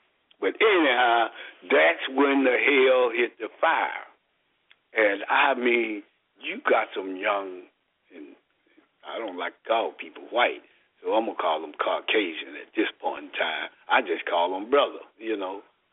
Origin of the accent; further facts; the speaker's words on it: Dallas, Texas, United States; You know, I'm from Bonton.